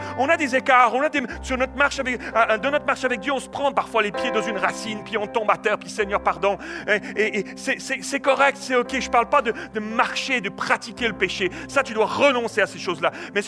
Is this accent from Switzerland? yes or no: yes; Switzerland; moi, je suis suisse. Donc, je suis suisse, j'ai un compte en banque en Suisse